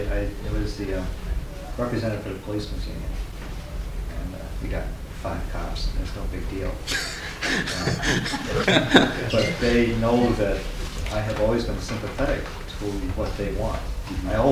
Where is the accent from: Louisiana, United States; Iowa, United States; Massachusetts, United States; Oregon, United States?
Oregon, United States; Willamina; Willamina, Oregon.